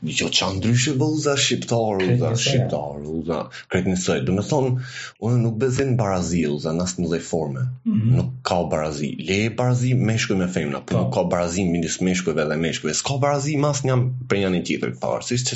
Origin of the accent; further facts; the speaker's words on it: Kukës, Kukës County, Albania; po jo krenar, si është jam krenar, si jam shqiptar, adi, jam krenar, si jam i kukësit, une